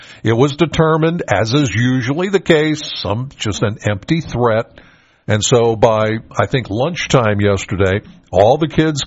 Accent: Penns Valley, Pennsylvania, United States; Now, Scott here, I'm from Penns Valley.

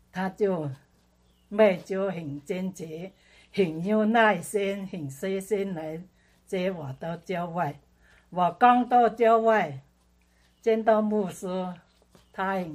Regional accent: Taishan, Guangdong, China; now in United States; 我来自中国台山，广东台山。我来美国

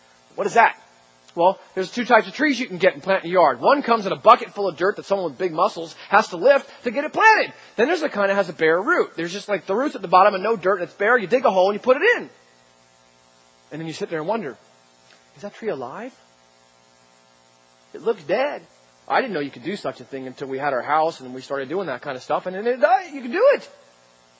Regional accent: New Jersey, United States; I'm from New Jersey

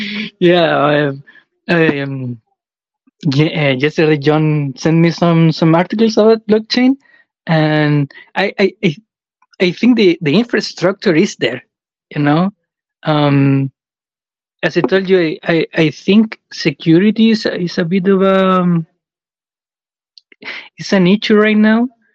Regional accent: Chile; I am from Chile.

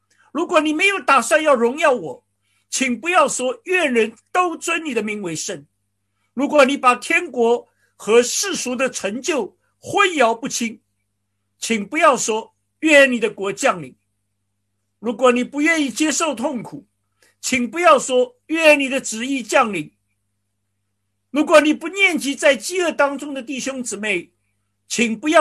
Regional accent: China; 我们常常祷告好像我们中国人说叫小和尚念经，口不应心。

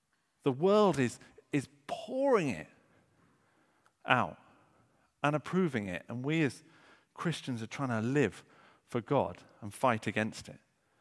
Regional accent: United Kingdom; We don't talk about it, of course. We're British.

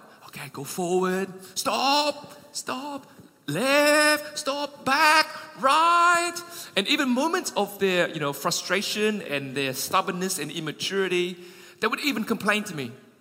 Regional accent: Perth, Western Australia, Australia; So I'm from Perth

